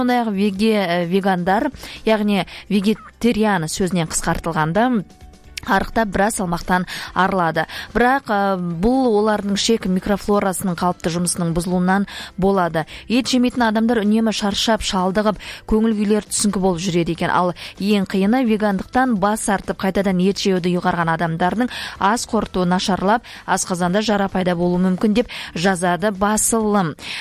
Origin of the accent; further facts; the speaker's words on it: Almaty, Kazakhstan; born there; бізде осы Алматы өңірінің осындай жерінде туғанбыз